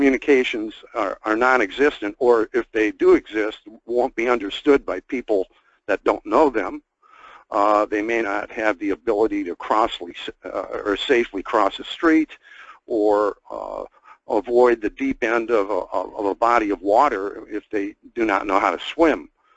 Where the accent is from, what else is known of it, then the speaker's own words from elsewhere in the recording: Detroit, Michigan, United States; by that time I had written for my hometown Detroit News and for other publications